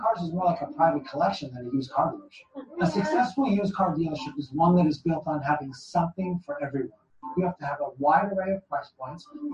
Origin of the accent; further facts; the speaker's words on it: Chicago, Illinois, United States; 10 miles outside of my hometown, Chicago.